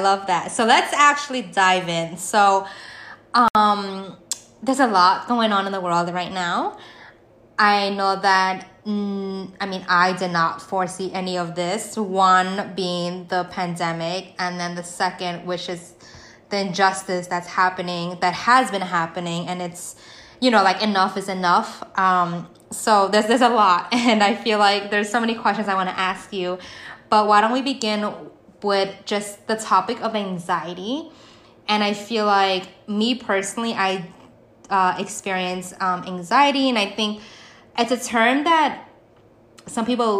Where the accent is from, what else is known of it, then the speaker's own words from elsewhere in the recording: Brooklyn, New York, United States; I'm a native too, and I'm currently living in Brooklyn. So shout out to being a New Yorker.